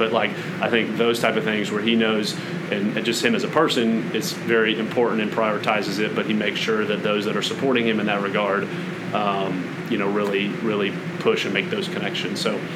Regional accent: Atlanta, Georgia, United States; So I'm from Atlanta, Parkview High School.

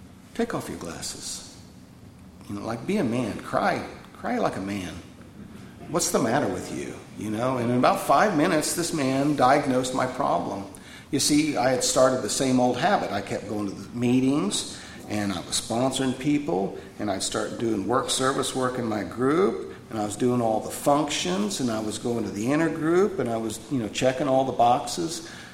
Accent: Midwest, United States; the same kind of old-fashioned AA that I was raised with in the Midwest I found in South Carolina.

